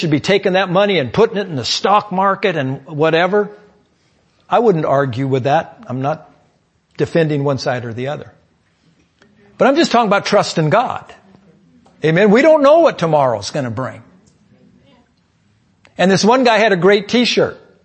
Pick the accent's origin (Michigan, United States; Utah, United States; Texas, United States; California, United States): California, United States; I grew up on the Monterey Peninsula, and some of the houses out there in Pebble Beach that I remember as a young man, fabulous homes.